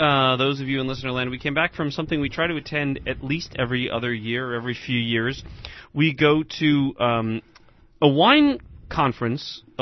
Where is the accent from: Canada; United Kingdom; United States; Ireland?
Ireland; I'm Irish.